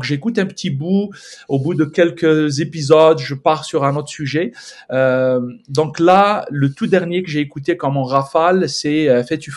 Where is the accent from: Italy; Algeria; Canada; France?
Algeria; donc je suis algérien, mais j'ai toujours vécu dans le nord, entre Alger et la Kabylie